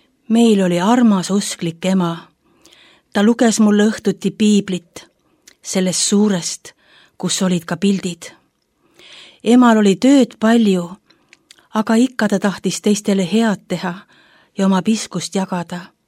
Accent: Jõgeva, Jõgeva County, Estonia; Mina sündisin ja kasvasin Jõgeval. Elasime vanaisa ehitatud majas.

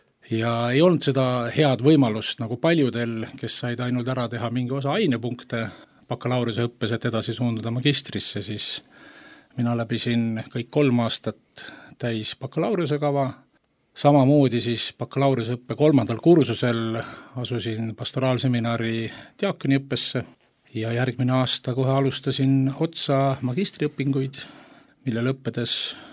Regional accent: Tallinn, Harju County, Estonia; Minu lapsepõlv möödus Tallinna vanalinnas ja ma olin vast 4-aastane

